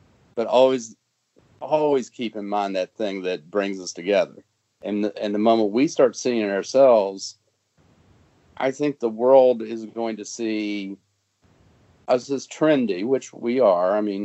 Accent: West Virginia, United States; Well, if I'm from West Virginia, it means as much as that or more.

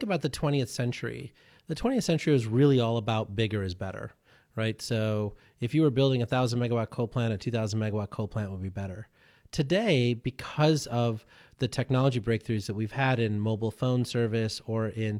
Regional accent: India; born there; when you think about where I was born in India

